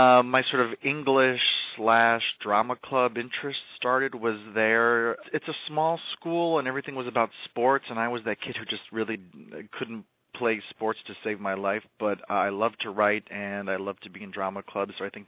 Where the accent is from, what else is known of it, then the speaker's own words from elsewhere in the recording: North Olmsted, Ohio, United States; Technically, I'm from North Olmsted, so I'm a West Sider.